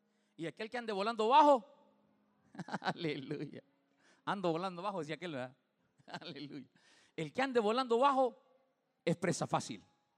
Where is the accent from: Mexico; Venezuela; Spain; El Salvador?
El Salvador; no iban a andar chompipeando, como decimos salvadoreños, ¿verdad?